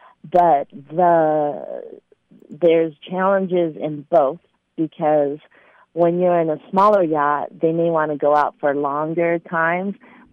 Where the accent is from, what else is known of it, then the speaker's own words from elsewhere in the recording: Philippines; I tell them that I'm Asian, and that's that because they say, what do you specialize in? So I will tell them I'm Filipino.